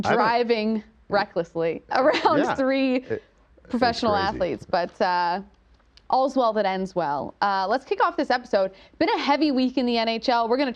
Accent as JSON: {"language": "English", "country": "Canada", "said": "I'm Canadian"}